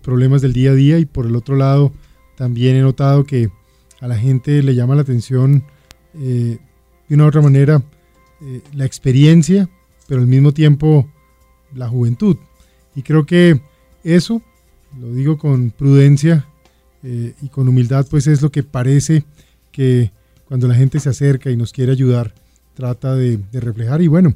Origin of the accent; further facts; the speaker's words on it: Bogotá, Colombia; born there; also born or lived in Palmira / Santa Marta / La Guajira / Armenia; desde muy niñito estuve recorriendo Colombia desde que nací. Yo nací en Bogotá, pero a los 6 días viví en Palmira, luego viví en Santa Marta, luego en La Guajira